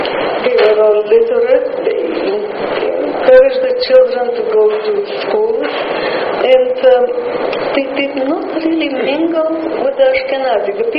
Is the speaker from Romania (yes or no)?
yes; Romania; I come from Romania, and Yiddish was the language of the Jews